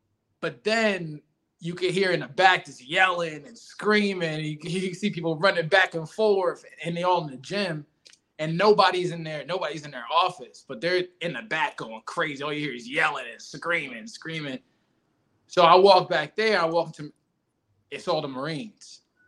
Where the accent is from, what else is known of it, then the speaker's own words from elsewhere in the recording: New York, United States; I mean, basically, man, you know, growing up in New York, my family, my mom's, you know, my brother was the same thing.